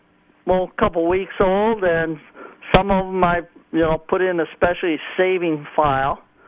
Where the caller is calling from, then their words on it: Hilton, New York, United States; I'm calling from Hilton.